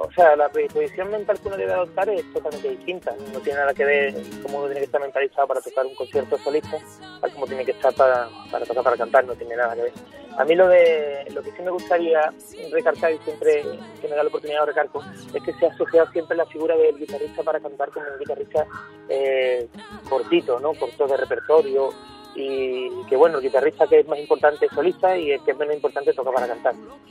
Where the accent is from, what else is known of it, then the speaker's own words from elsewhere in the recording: Morón de la Frontera, Andalusia, Spain; also born or lived in Seville; sigo viviendo por suerte allí junto a mi familia. Y estuve en Sevilla tiempo justo de nacer y después mi vida nací en Morón. Y además una coincidencia, ya que Morón, como todos bien sabéis, es un pueblo muy de guitarra